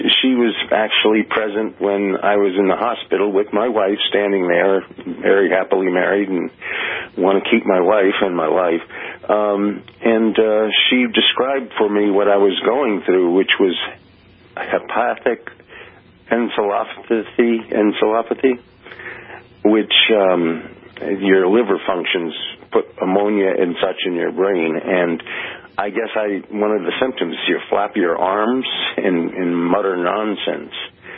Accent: Houston, Texas, United States; Yeah, and I'm from Houston, and I used to go to Rice football games.

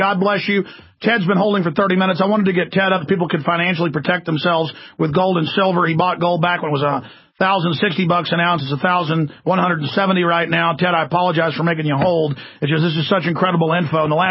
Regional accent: United States; I am an American. I am a patriot.

